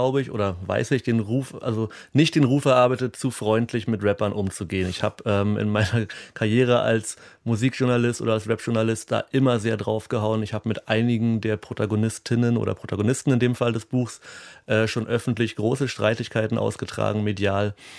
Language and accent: German; Berlin, Germany; ich neige höchstens zum Lokalpatriotismus als Berliner.